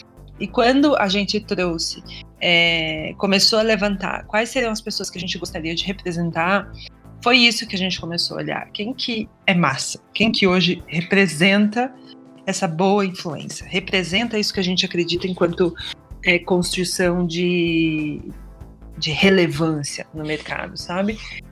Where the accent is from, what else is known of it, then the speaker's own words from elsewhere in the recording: Paraná, Brazil; Eu sou do interior do Paraná, né? No interior do Paraná a gente usa muito essa expressão.